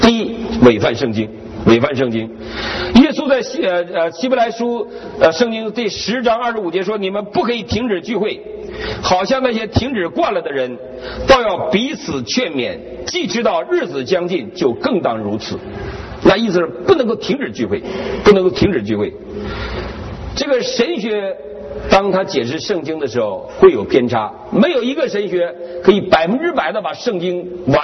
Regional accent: Northeast China, China

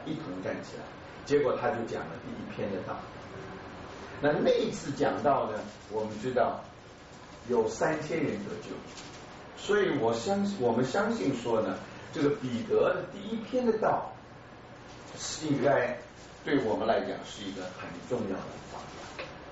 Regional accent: China; 我们中国人知道怎么拿筷子，外国人呢就不知道怎么拿筷子

